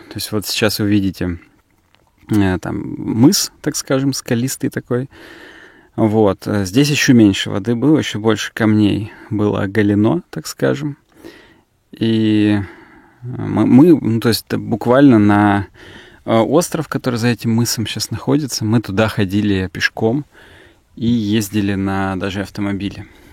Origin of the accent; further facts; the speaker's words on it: Ural, Russia; так я же с Урала